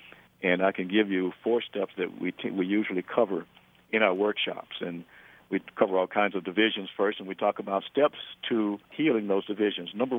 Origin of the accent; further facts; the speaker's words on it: Alabama, United States; You know, when I was growing up in Alabama, I could not have imagined even heaven being integrated.